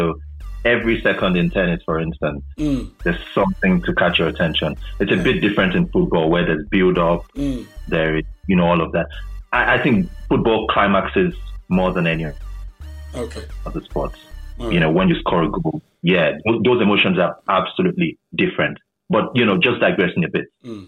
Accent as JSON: {"language": "English", "country": "Nigeria", "tie": "born or raised there", "said": "growing up in Nigeria, football was the most popular"}